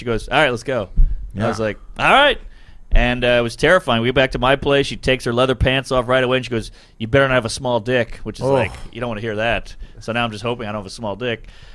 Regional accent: New Orleans, Louisiana, United States; I'm from New Orleans. These strip clubs were fucking dirty on Bourbon Street

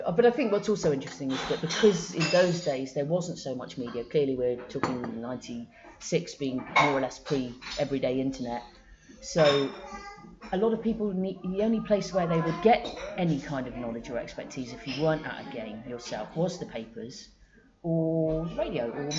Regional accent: England, United Kingdom; he looked at my badge and saw I was from England

